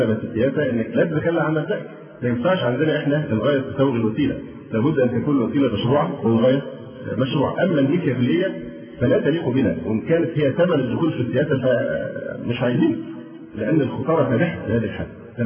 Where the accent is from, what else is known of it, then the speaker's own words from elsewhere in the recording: Egypt; ينفع عندنا في مصر اللعب بهذه الورقة،